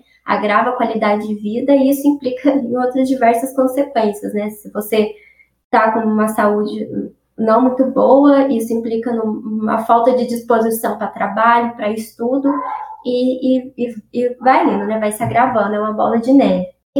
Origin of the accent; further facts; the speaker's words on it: Brasópolis, Minas Gerais, Brazil; Eu sou de Brasópolis, estou trabalhando aqui em Itajubá